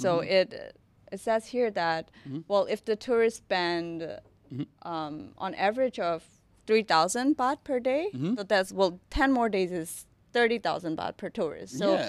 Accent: Myanmar; English is a second language; now in Thailand; Well, I'm from Myanmar. Mm-hmm. There's also a situation going in Myanmar.

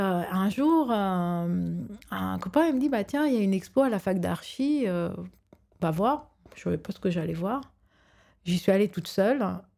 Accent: Romania; moved away as an adult; Donc, en fait, moi, je vivais en Roumanie. Moi, je suis moitié roumaine, donc je suis née en Roumanie et j'y suis partie à 18 ans.

